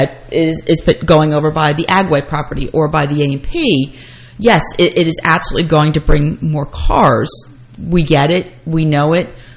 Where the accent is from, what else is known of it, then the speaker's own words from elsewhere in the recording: Clinton, United States; You know, listen, I grew up in Clinton, so I knew what I was getting when I was coming back